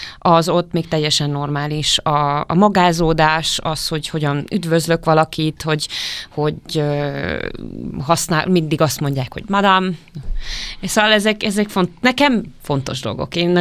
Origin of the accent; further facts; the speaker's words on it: Hungary; úgy érzem, hogy kozmopolita lettem, viszont külföldön túl magyar vagyok, itthon meg túl nem magyar, tehát túl külföldi vagy, nem tudom.